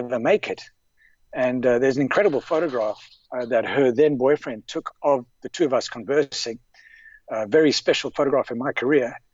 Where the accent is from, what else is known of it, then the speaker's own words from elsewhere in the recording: South Africa; South African born and, you know, South African native.